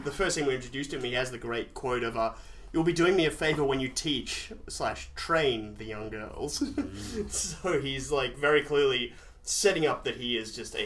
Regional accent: Perth, Western Australia, Australia; I'm from Perth, you can't.

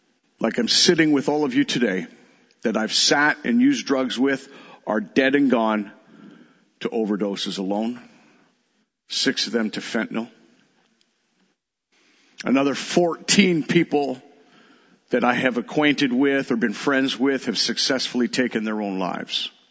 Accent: London, Ontario, Canada; born there; I was born in London, Ontario, the day

